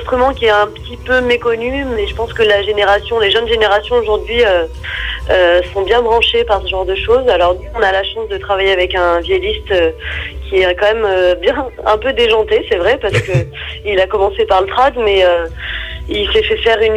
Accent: central France, France; Et pourtant, je viens du centre de la France.

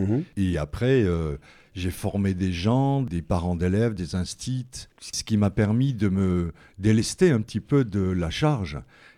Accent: Grand Est, France; now in Saint-Faust, France; Non, je suis lorrain d'origine, oui. De la Moselle, proche de l'Alsace.

